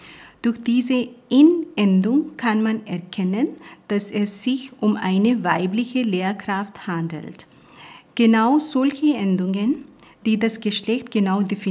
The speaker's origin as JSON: {"language": "German", "region": "Punjab", "country": "Pakistan", "first_language": "Punjabi", "second_language": "German", "said": "ich komme aus Punjab und Punjabi ist meine Muttersprache, aber wenn ich kommuniziere mit Pashtunen, Balochi oder Sindhi, sprechen wir die gemeinsame Sprache Urdu."}